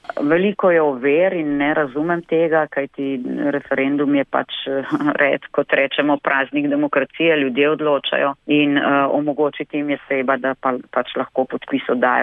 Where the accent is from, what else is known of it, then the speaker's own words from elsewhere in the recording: Ig, Central Slovenia, Slovenia; jaz prihajam z Iga, okolica Ljubljane je bila